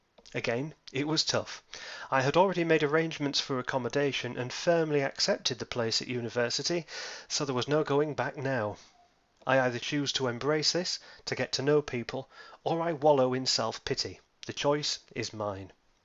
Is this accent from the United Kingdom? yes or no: yes; Bradford, Yorkshire and the Humber, United Kingdom; In 2012, I moved from my hometown of Bradford to Leeds, which is just down the road.